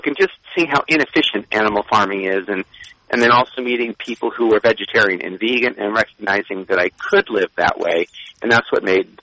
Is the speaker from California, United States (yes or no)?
yes; Los Angeles, California, United States; And I grew up actually in the Hollywood Hills, and I saw many animals harmed by fencing that was being put up